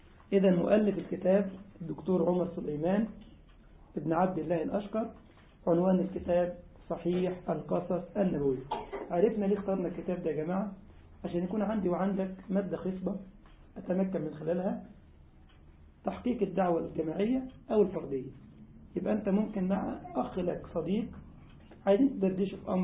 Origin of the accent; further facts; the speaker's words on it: Egypt; وطبعا زول عندهم زي يا راجل عندنا في مصر او يا اخي